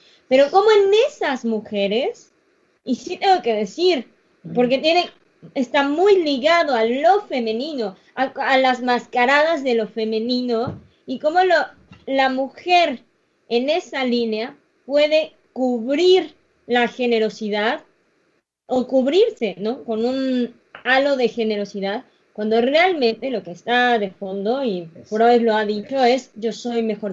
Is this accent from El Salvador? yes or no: no; Mexico; en la forma en la que nos relacionamos como mexicanos unos con otros.